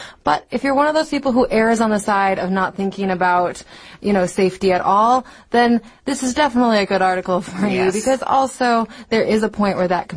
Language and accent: English; Montana, United States; That's right. I'm from Montana, and there's lots of slogans about going out into the great outdoors